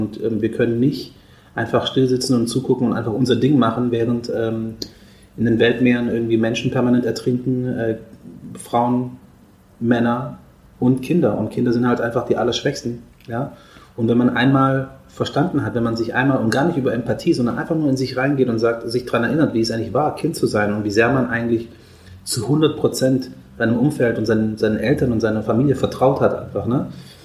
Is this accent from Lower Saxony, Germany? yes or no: no; Stuttgart, Baden-Württemberg, Germany; also born or lived in Cairo / Rome; now in Berlin, Germany; Meine Eltern kommen ursprünglich aus Eritrea in Ostafrika. Ich bin aber in Kairo geboren worden und wir haben dann in Rom, Italien gelebt und sind dann nach Stuttgart gezogen. Also am Ende des Tages bin ich wahrscheinlich mehr Schwabe als alles andere.